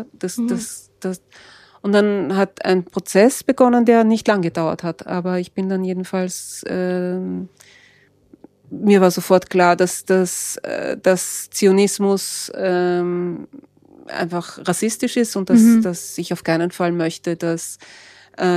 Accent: Vienna, Austria; born there; ich bin eben in Wien geboren, aber meine Großmutter und meine Urgroßmutter mussten 1938 aus Wien fliehen, weil sie jüdisch waren.

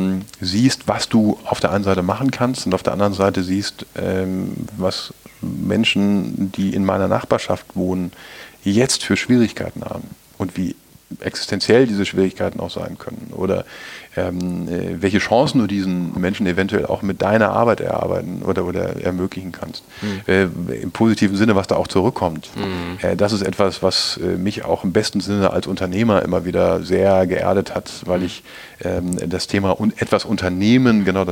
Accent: North Rhine-Westphalia, Germany; Für mich als Ostwestfale

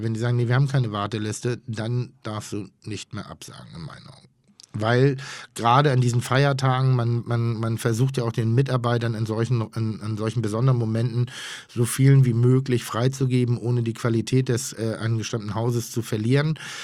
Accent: Schleswig-Holstein, Germany; ich komme ja aus Schleswig-Holstein. Und Schleswig-Holstein ist ein protestantisches Bundesland.

